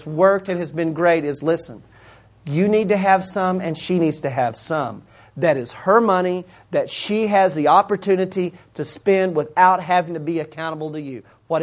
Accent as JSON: {"language": "English", "town": "Canyon", "country": "United States", "tie": "born or raised there", "said": "I grew up in Canyon."}